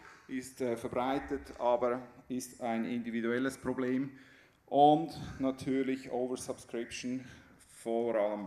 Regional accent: Switzerland; weil ich als Schweizer gehöre ja nicht zu Europa

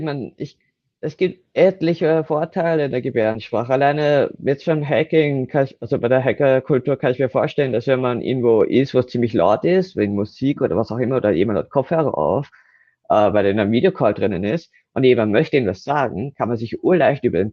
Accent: Austria; für mich als Österreicher

